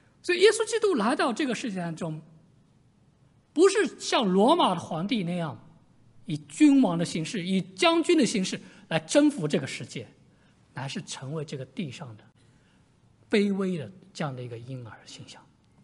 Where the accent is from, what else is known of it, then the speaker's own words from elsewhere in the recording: Zhejiang, China; 我来自浙江我老家是浙江，我小的时候是在农村长大的